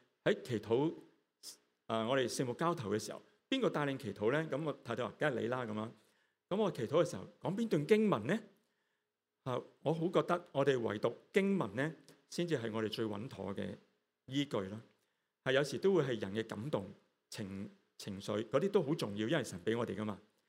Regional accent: China; 其实都好似我哋中国人讲嗰只即系月光光照地堂年山呢啲歌咧

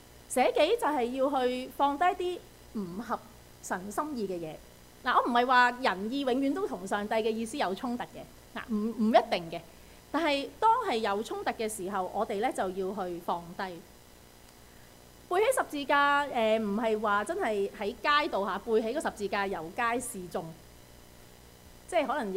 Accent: Hong Kong; moved away; 嗱我都想去旅行嘅，我都會翻香港嘅。但是你知啦，我哋香港人咧，疫情之前咧，一年都起碼去幾次旅行噶嘛

